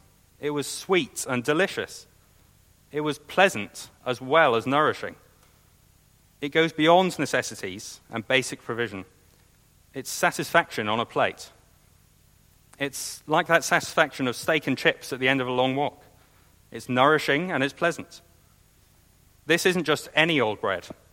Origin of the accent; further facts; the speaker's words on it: Scotland, United Kingdom; Now, maybe I'm just being pessimistic, being a Scot.